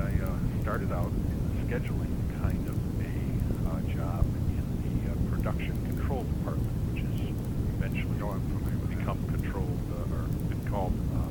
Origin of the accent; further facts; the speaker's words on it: Detroit, Michigan, United States; I was born in the Detroit area and lived in Detroit and near-in suburbs for virtually all of my life.